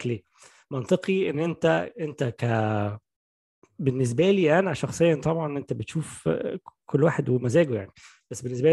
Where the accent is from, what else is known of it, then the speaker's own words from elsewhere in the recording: Egypt; يعني أنا كنت مبدون جدا طول عمري في مصر